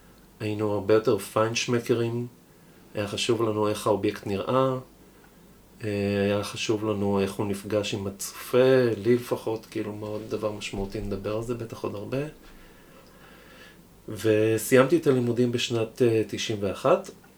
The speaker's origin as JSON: {"language": "Hebrew", "town": "Ramat HaSharon", "region": "Tel Aviv District", "country": "Israel", "tie": "born or raised there", "said": "אני גדלתי ברמת השרון"}